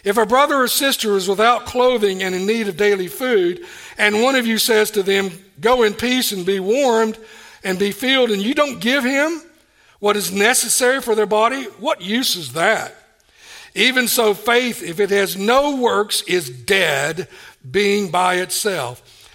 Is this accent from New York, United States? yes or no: no; Tennessee, United States; I grew up in Tennessee. We didn't experience this.